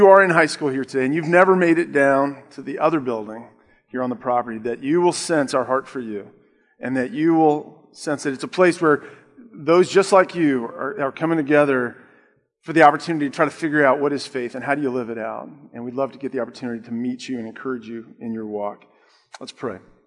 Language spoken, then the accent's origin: English; Herndon, Virginia, United States; I grew up in Herndon back when it was really a true farm town.